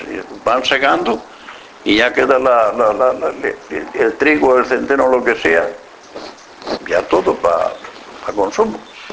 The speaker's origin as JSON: {"language": "Spanish", "town": "Las Barreiras", "country": "Spain", "tie": "born or raised there", "said": "Aquí, no, yo nací en las Barreiras y ahí sigo."}